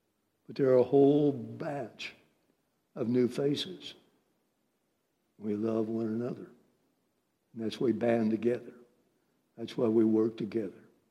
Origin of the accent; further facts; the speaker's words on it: Eugene, Oregon, United States; also born or lived in Springfield, Oregon; as a kid growing up in Eugene, Oregon, and Springfield, Oregon, in the churches there